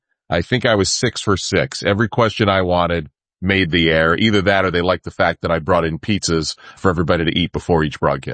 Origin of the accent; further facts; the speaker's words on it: Albany, New York, United States; I was on a talk show from my hometown of Albany, New York